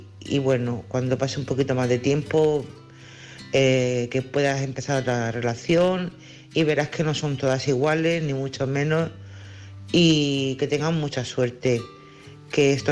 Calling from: Cádiz, Andalusia, Spain; de Cádiz.

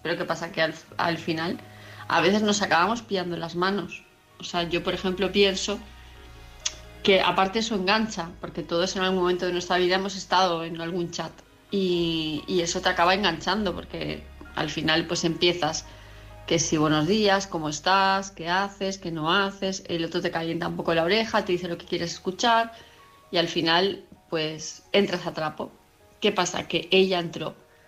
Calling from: Palma, Balearic Islands, Spain; de Palma de Mallorca

